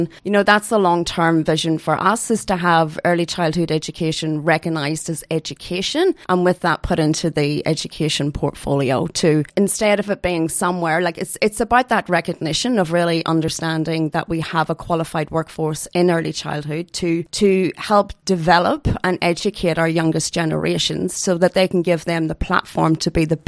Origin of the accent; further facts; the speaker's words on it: Dungannon, Northern Ireland, United Kingdom; So I'm actually from Northern Ireland, County Tyrone, which is about, the little place that I'm from is a place called Dungannon, which is about 50 minutes drive west of Belfast.